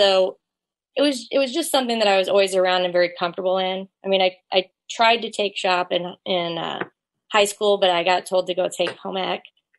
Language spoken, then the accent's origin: English; Kansas City, United States; Thank you for having me on. I grew up right here in the Kansas City area and actually have been here. I went away to college for just a little bit and then ended up moving back here.